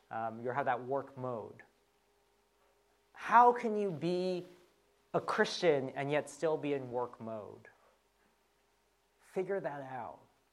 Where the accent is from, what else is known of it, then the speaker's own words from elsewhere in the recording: United States; So I say, I'm from America.